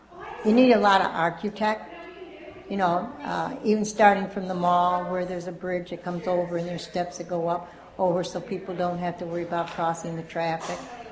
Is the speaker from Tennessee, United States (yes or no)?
no; Syracuse, New York, United States; I'm from Syracuse, New York. I've lived here all my life.